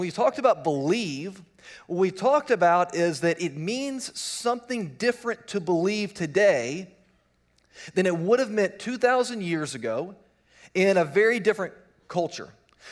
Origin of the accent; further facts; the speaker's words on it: Richmond, Virginia, United States; I grew up in Richmond, Virginia, so we'd go up to Washington, D.C. pretty frequently